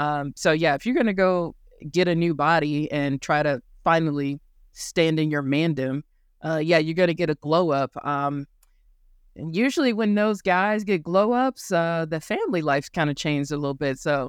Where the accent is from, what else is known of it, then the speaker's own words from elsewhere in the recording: United States; I'm just saying, as an American, the 4th of July is not the day you should do an election